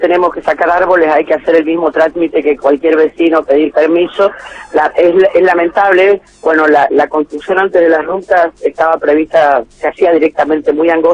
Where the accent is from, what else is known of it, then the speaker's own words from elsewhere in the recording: Mendoza, Argentina; yo que soy mendocina